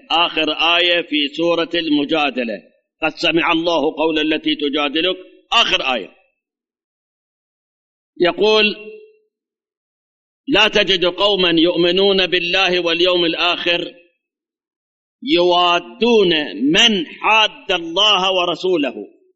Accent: Iraq

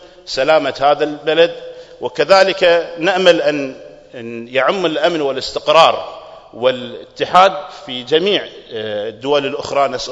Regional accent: Kuwait; ممن كانوا في بلدي الكويت

